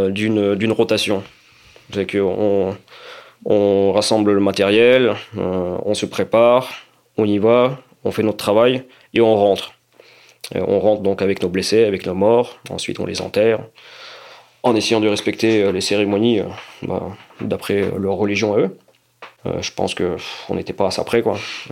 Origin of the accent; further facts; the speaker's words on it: France; moi, en tant que Français d'origine ukrainienne